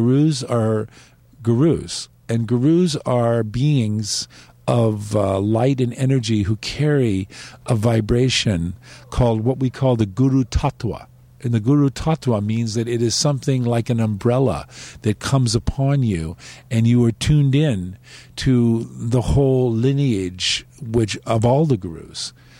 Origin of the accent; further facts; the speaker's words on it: Laguna Beach, California, United States; I grew up in Laguna Beach, Dana Point, Southern California, and spent all my youth surfing in the ocean as much as I could.